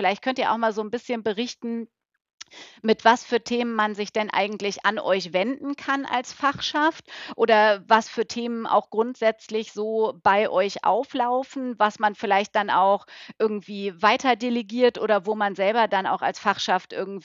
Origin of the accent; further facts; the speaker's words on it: North Rhine-Westphalia, Germany; moved away as an adult; ich komme aus NRW ursprünglich, bin dann aber nach Trier zum Studium